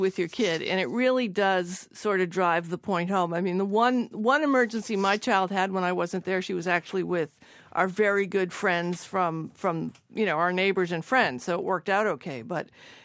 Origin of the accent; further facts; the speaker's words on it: Revere, Massachusetts, United States; When we were growing up in Revere and we were babysat, I don't remember the babysitters paying that much attention to us.